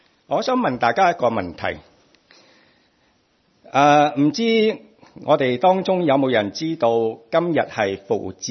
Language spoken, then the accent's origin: Cantonese; Hong Kong; now in New Zealand; 我一直从香港嚟到纽西兰嘅时候